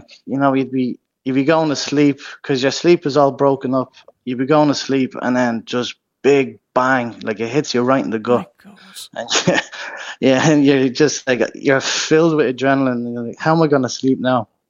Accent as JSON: {"language": "English", "town": "Dublin", "region": "Leinster", "country": "Ireland", "lives_now": "Kilcock, Ireland", "said": "I initially from Dublin, but then I moved down to Kilcock."}